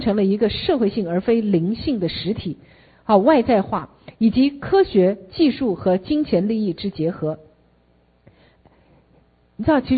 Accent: Taiwan; 好，我们台湾人民，台湾人民，我们一直想要挣脱过去历史的包袱

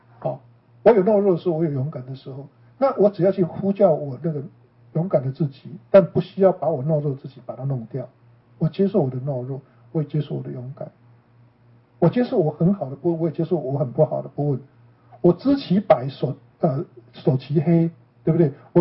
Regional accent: China; 像我们中国人，我今天去洗车

